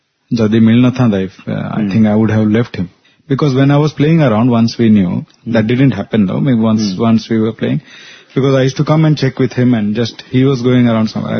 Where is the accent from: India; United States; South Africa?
India; Odisha; I was also from Orissa and my father was a devotee of Swami.